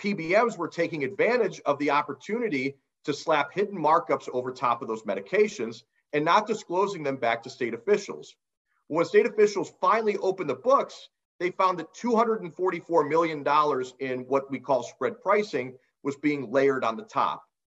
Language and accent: English; Ohio, United States; in my home state of Ohio, we ran into a problem when I was working with the Pharmacists Association there.